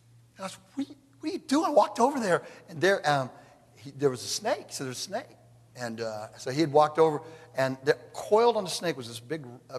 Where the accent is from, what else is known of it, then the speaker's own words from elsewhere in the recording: California, United States; You know, I'm from California. We've killed everything.